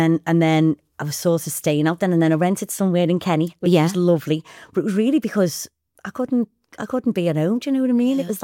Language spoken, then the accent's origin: English; Liverpool, North West England, United Kingdom; I was born in Liverpool. I was born in Mill Road, but grew up in the North End. My mum's family were Birkenhead and my dad's family were Liverpool. So both sides.